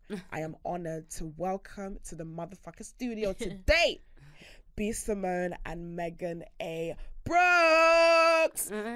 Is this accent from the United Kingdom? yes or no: no; Nigeria; Now, I am a Nigerian woman.